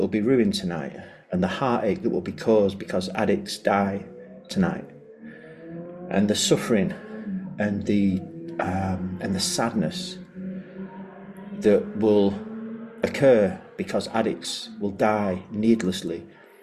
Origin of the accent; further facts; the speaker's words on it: North West England, United Kingdom; moved away as an adult; now in Rome, Italy; I'm dialing in from Rome. I'm from the UK, from the northwest in the UK.